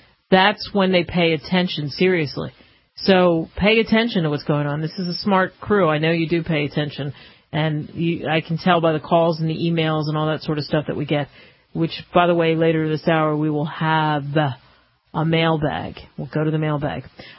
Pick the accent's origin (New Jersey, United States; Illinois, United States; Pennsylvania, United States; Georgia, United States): Pennsylvania, United States; Philadelphia; moved away; and growing up in Philly, there's two things I left Philadelphia with.